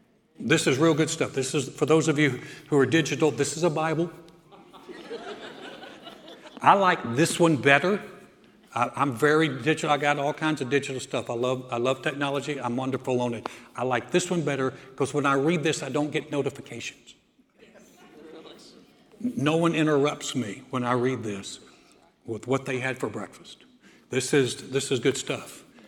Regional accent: the South, United States; I grew up in the South. My parents were both born in Alabama, raised in Georgia.

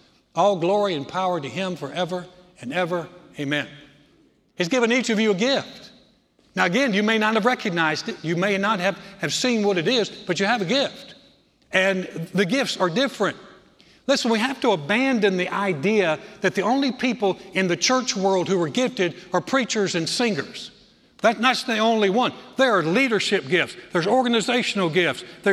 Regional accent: Greensboro, North Carolina, United States; we were there in my hometown in North Carolina, Greensboro, North Carolina.

